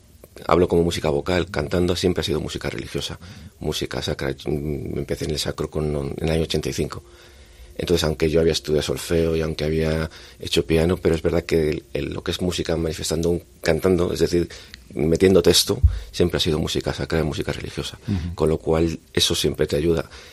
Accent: Madrid, Community of Madrid, Spain; born there; now in Zamora, Spain; Llevo en Zamora muchos años, desde el año 75. Nací en Madrid, pero tampoco he vivido en Madrid, sí que es toda la familia.

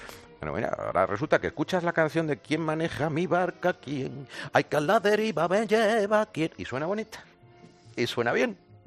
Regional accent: Spain; nosotros que somos españoles

